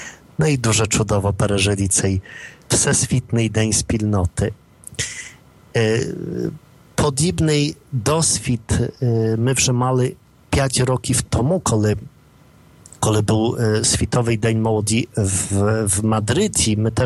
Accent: Ukraine; Polish is a second language; my z Mołodziu z Ukrainy chcieli troszkę projść po slidach

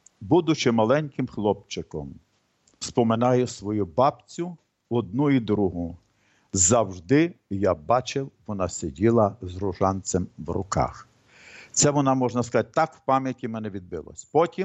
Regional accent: Zhytomyr, Zhytomyr Oblast, Ukraine; ми походимо з Житомира разом

